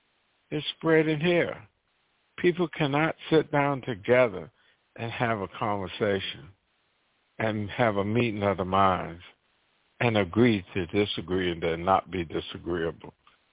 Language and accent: English; North Carolina, United States; And I grew up in the South. There was not that much hatred where I grew up in North Carolina as it is now. And I'm still back in North Carolina. I'm in the western part of North Carolina.